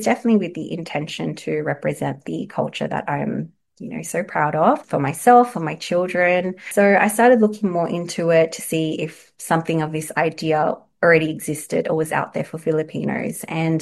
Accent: Sydney, New South Wales, Australia; I grew up in Southwest Sydney

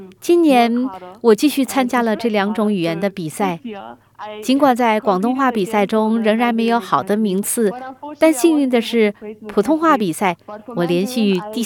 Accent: New Zealand; Chinese is a second language; 我来自新西兰，父母也都是新西兰人，我们没有华裔背景。

